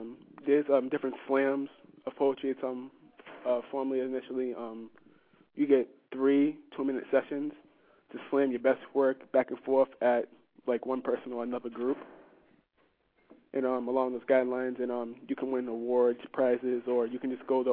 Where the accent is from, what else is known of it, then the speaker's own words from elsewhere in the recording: Boston, Massachusetts, United States; born there; now in Worcester, United States; Well, at first I was born in Boston, but me and my parents were actually moved out here to Worcester, where we are now.